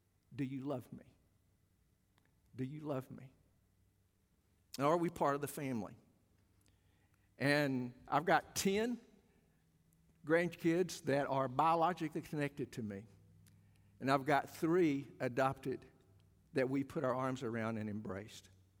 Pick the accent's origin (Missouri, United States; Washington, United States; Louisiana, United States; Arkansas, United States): Arkansas, United States; I was raised in South Arkansas, was a very racially divided area. I grew up in an era when, of course, there was the whites and the blacks and all colors were divided.